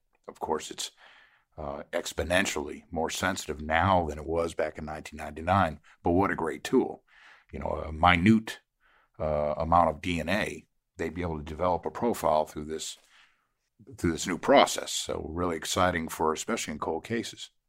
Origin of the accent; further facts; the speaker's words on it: Connecticut, United States; I'm originally from Connecticut. I was in the military in Savannah, Georgia for 3 years. I moved back to Connecticut.